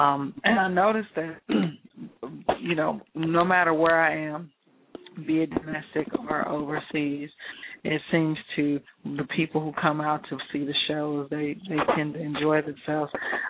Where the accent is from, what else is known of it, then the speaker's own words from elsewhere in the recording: Dallas, Texas, United States; we're both from Dallas, so I knew her from home.